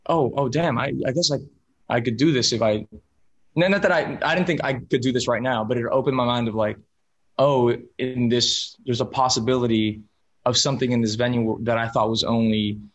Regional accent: Miami, Florida, United States; first language es; English is a second language; I'm a first generation American, but raised as Spanish as my first language. Mi mamá mexicana, mi papá colombiano. So like I was in a pocket of Miami that everyone around me was Hispanic.

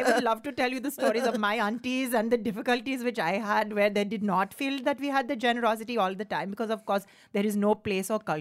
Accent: India; as a woman coming from the subcontinent myself, I am originally from India

